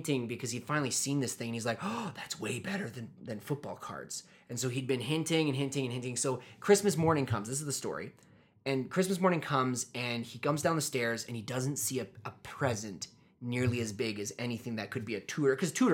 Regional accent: Tabor, Canada; we grew up in Tabor, small town of about... Is it 6,000?

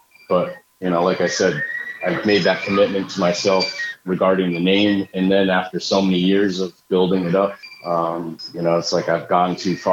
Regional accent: East Coast, United States; And being that I'm from the East Coast, you know, that was all about New York hip hop.

